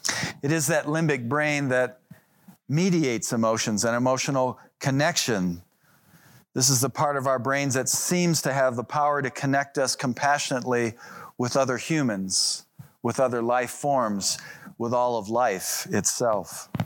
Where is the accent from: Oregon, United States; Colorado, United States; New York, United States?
Colorado, United States; Boulder; So in my hometown of Boulder, I go to one of those hardware stores that welcomes dogs.